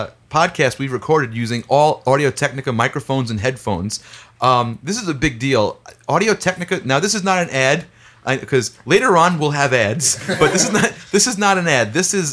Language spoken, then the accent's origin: English; Staten Island, New York, United States; I grew up on Staten Island. And when you grow up on Staten Island, there are a few people you hear about as myths and legends.